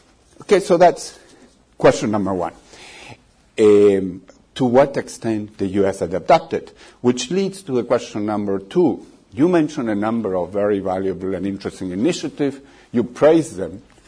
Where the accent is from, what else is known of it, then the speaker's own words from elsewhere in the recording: Chile; now in United States; I speak as a Latin American also, not only being in Brookings and knowing the U.S. a bit, but I'm from Chile